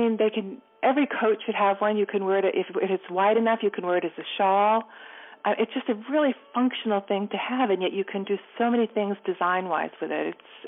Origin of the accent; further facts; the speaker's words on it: Massachusetts, United States; also born or lived in London, United Kingdom; when I grew up in Massachusetts